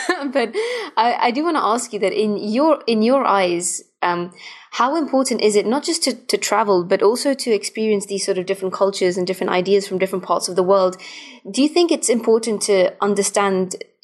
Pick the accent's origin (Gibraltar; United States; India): Gibraltar; I speak Spanish for obvious reasons, because I was raised in Gibraltar